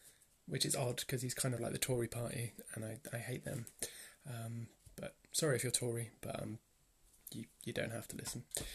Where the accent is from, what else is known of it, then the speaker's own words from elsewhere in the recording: Bristol, South West England, United Kingdom; I'm a player from Bristol in England.